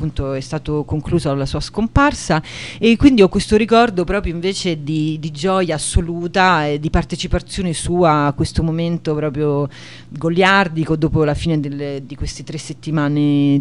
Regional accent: Bari, Apulia, Italy; A 15 anni io abitavo a Bari, sono nata a Bari

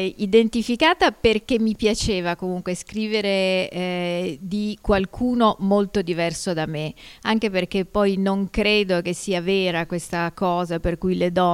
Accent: Turin, Piedmont, Italy; io sono torinese, però ho spesso lavorato con persone del sud e quindi ho nella testa questo linguaggio

